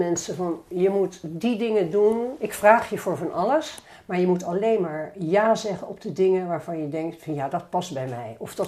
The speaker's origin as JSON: {"language": "Dutch", "town": "Delft", "region": "South Holland", "country": "Netherlands", "tie": "born or raised there", "lives_now": "Amsterdam, Netherlands", "said": "ik ben geboren in Delft, daar ben ik opgegroeid. En na de kweekschool, dat zo heette dat vroeger, ben ik naar Den Haag, dat was in Den Haag, ben ik naar Amsterdam gegaan"}